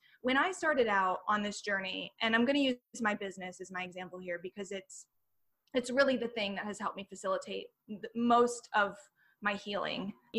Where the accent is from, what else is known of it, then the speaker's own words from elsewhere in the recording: United States; It's not a, you know, I'm American, so I can say this.